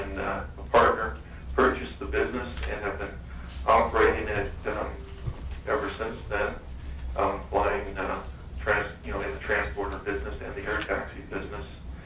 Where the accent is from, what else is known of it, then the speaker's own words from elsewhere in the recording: Tok, Alaska, United States; also born or lived in Glennallen; I was born down the road here in Glen Allen. I grew up in Tolk. I've been involved in the guide or transporter industry most of my life.